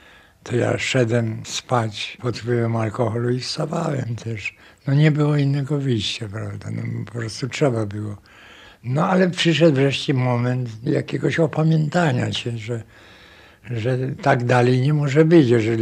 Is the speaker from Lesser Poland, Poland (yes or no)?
yes; Lesser Poland, Poland; ja jestem z Podhala.